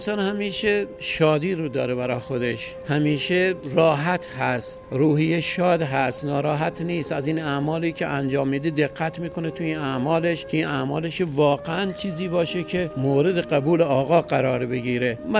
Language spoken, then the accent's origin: Persian; Kerman, Iran; از شهرستان کرمان هستم در خدمتون